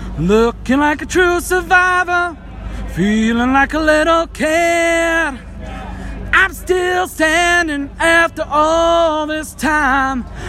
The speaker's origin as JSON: {"language": "English", "town": "Walsall", "region": "West Midlands", "country": "United Kingdom", "said": "I'm from Walsall in the Midlands."}